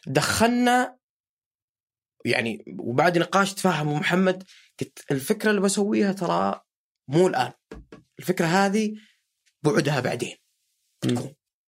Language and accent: Arabic; Saudi Arabia; احنا سعوديين